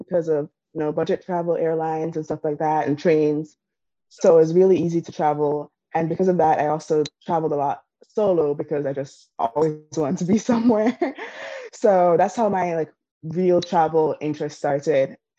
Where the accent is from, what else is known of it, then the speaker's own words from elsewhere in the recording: Jamaica; moved away as an adult; now in United States; So I am originally from Jamaica, so you can kind of see my Jamaican flag in the background, always have one. I moved to the U.S. after high school.